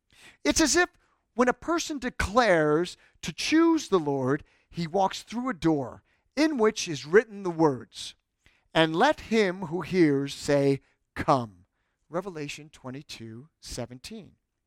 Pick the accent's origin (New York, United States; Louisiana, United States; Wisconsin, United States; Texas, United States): New York, United States; I lived in, born and raised in New York.